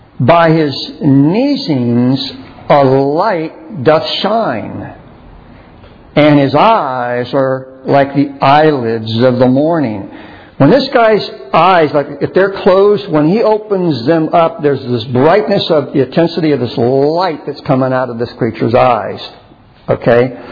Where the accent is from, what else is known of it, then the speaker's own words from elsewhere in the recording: San Antonio, Texas, United States; But growing up in San Antonio and so forth, we had some people in school that they had some horses.